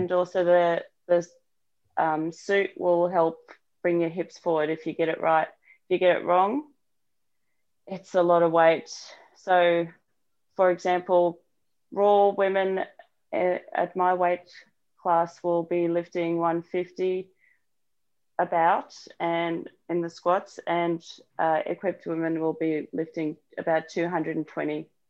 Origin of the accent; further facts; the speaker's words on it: South Africa; I'm South African